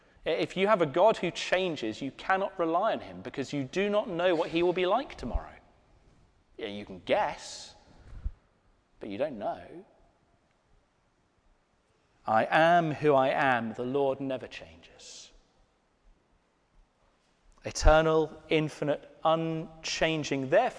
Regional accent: England, United Kingdom; born there; Now, I was born in England.

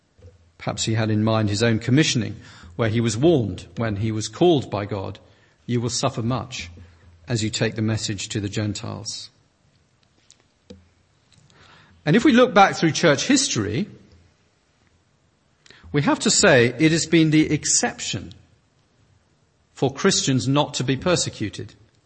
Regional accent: United Kingdom; Certainly in my home country, the United Kingdom, there are signs of these freedoms being removed.

